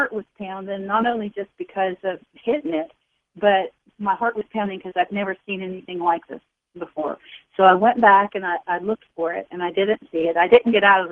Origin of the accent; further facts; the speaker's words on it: West Virginia, United States; I worked in Virginia, and I lived in the eastern panhandle of West Virginia. And I was driving from Virginia to the eastern panhandle, being back home, which is just south of the central Pennsylvania area.